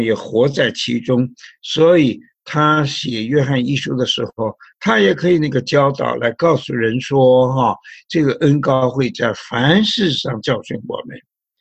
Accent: China; 尤其我们中国人呢，我们对神的传统的观念就是庙里面烧香了、拜佛啊

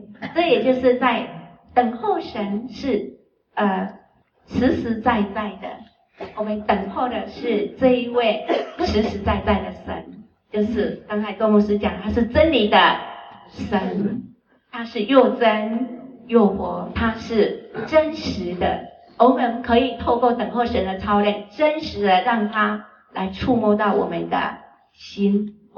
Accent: China; 我们中国人说放空就是说你心不在耶稣的身上

